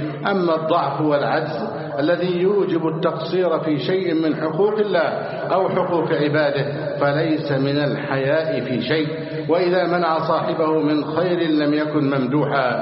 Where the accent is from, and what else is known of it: Egypt